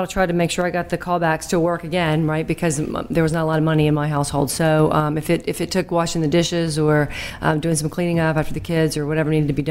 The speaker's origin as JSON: {"language": "English", "town": "Macon", "region": "Georgia", "country": "United States", "said": "Macon, Georgia."}